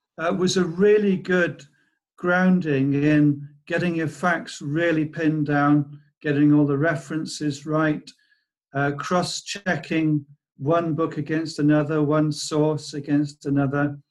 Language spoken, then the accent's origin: English; Pembroke, Wales, United Kingdom; you've already said that I was originally from Pembroke.